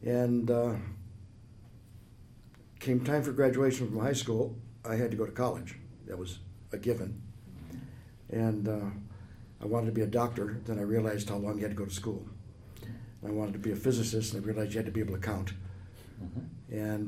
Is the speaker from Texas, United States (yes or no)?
no; Chicago, Illinois, United States; Oh, I'm sorry, yes. Uh-huh. Born and raised in Chicago.